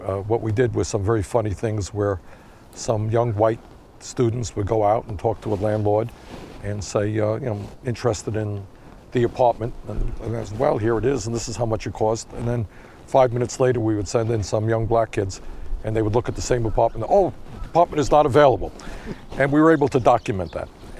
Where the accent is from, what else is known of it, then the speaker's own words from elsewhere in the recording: Brooklyn, New York, United States; now in Vermont, United States; growing up in Brooklyn, I really loved the country.